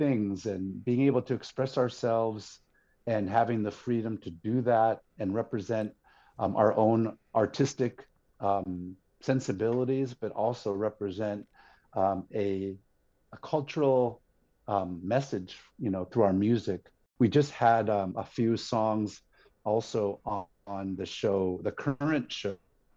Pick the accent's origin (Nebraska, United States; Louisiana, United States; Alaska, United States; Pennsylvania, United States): Alaska, United States; I am born and raised in Alaska, and I am one of the founding members of the group